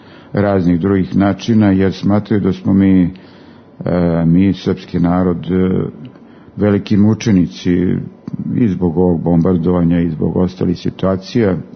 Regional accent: Serbia; mi smo iz Srbije

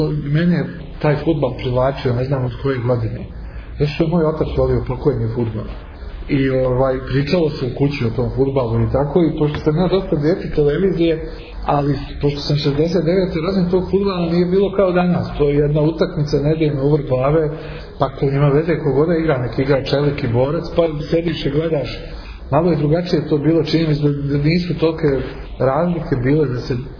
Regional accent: Sarajevo, Federation of Bosnia and Herzegovina, Bosnia & Herzegovina; born there; da smo živjeli, da sam rođen u Sarajevu, da je moj otac došao iz Novog Sada 59. da živi u Sarajevu.

